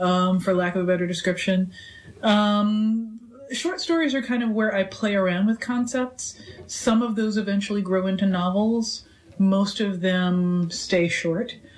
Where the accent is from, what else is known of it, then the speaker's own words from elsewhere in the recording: Mobile, Alabama, United States; also born or lived in Iowa / New York; I lived in New York until I was like from like the age of 2 to 5. So, but then when my parents divorced, I kept coming to New York every summer. The rest of the year I spent in Mobile, Alabama